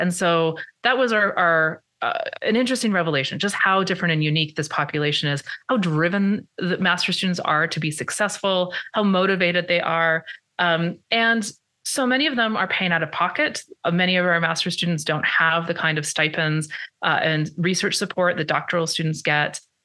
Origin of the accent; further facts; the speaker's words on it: Canada; also born or lived in United States; so I'm Canadian and I studied in the States